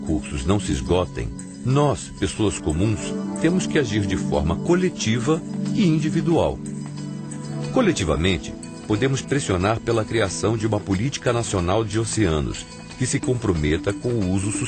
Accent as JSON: {"language": "Portuguese", "town": "Ilhabela", "region": "São Paulo", "country": "Brazil", "said": "Por exemplo, lá na minha Ilha Bela"}